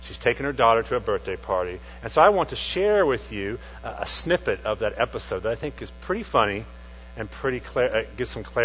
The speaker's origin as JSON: {"language": "English", "town": "Tulsa", "region": "Oklahoma", "country": "United States", "tie": "born or raised there", "said": "Now, as I was a kid, I grew up in Tulsa, Oklahoma"}